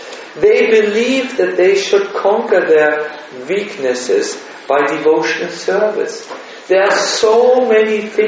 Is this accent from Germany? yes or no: yes; Germany; because I'm from Germany and extremely critical.